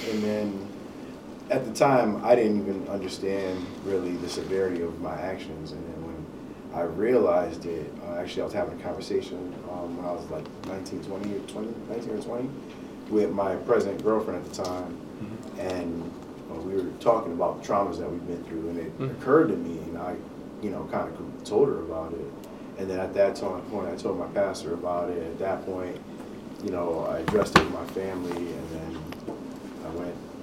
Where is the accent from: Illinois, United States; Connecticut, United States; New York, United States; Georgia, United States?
Connecticut, United States; I'm from Connecticut, but I was with a few mm-hmm. people in New Jersey.